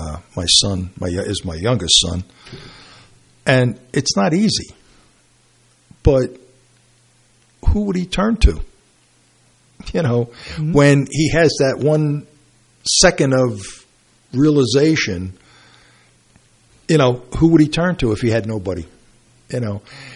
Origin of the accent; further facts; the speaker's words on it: Brooklyn, New York, United States; And I'm from Brooklyn, so they definitely talk with their hands.